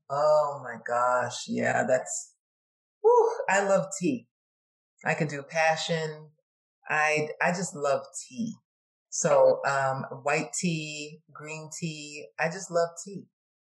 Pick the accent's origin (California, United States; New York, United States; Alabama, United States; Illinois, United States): New York, United States; Brooklyn; I am from Brooklyn, New York.